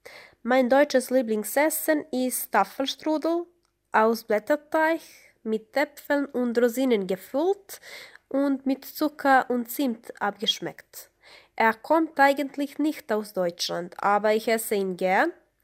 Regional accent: Montenegro; German is a second language

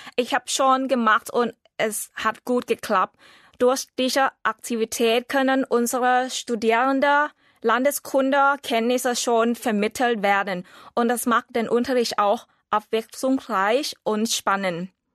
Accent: Bangkok, Thailand; German is a second language; Ich komme aus Thailand, aus Bangkok und unterrichte Deutsch seit 2 Jahren an der Gesellschaft-Universität in Bangkok.

